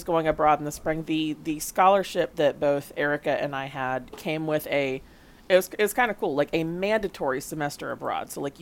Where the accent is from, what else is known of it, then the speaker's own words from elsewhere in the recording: Tennessee, United States; because we're from not too far apart in Tennessee, and just hearing her accent puts me straight back at home.